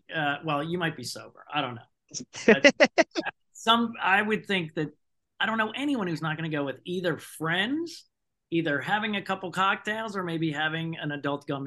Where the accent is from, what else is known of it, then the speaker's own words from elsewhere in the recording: Maryland, United States; Yeah, Montgomery County here.